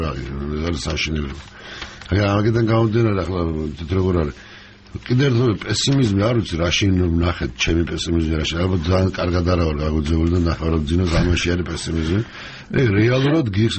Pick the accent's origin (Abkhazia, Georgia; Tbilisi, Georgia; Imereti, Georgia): Abkhazia, Georgia; მე თან აფხაზეთიდან ვარ